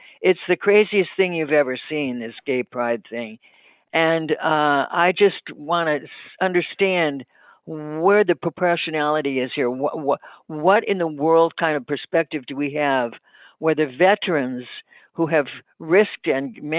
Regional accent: United States; When I was living abroad, they thought being an American was the greatest thing on earth.

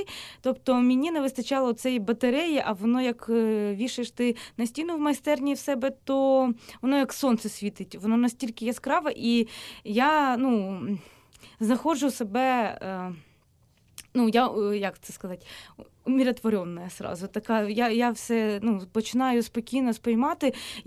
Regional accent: Crimea, Ukraine; У мене так само, я кримчанка.

